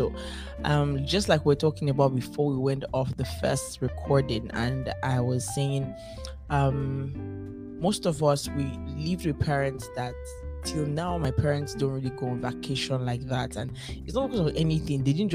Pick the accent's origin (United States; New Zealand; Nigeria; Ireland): Nigeria; So, as a Black person, as an African, as a Nigerian, do you think that our mindset would have changed